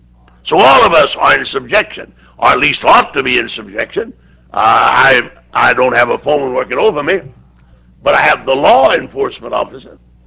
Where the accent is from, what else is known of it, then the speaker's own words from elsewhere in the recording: the South, United States; You see, I'm a Southerner, just like you Georgia people.